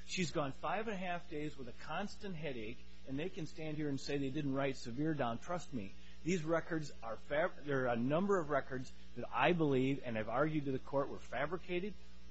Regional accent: Rapid City, South Dakota, United States; I'm from Rapid City, South Dakota

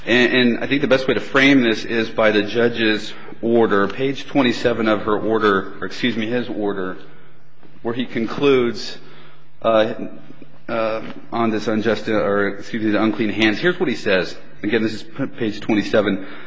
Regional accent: Utah, United States; He's from Idaho. I'm from Utah, so I wouldn't want him to pull me down.

